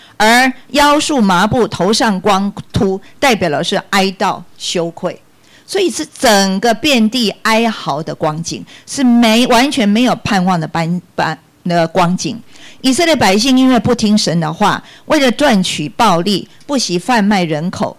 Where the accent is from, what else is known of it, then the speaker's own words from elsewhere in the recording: Taiwan; 如果连水连食品都有问题，我就不知道我们台湾人的健康怎么办啊